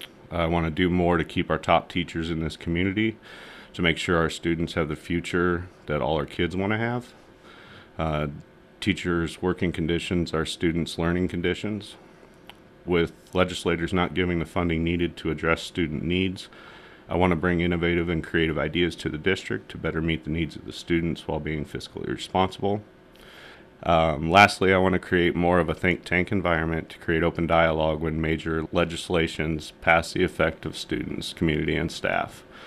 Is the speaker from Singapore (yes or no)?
no; Arizona, United States; moved away; also born or lived in Iowa / Washington; I'm originally from Arizona. I moved to Iowa in 2000. I've lived in Washington for about 10 years now.